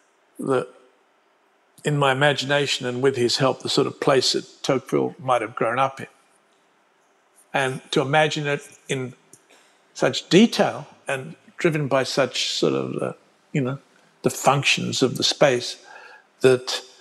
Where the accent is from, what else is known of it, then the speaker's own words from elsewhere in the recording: Australia; as an Australian